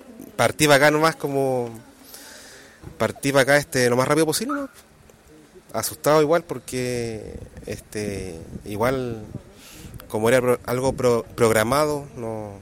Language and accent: Spanish; Puerto Montt, Los Lagos, Chile; Y bueno, yo soy de Puerto Montt.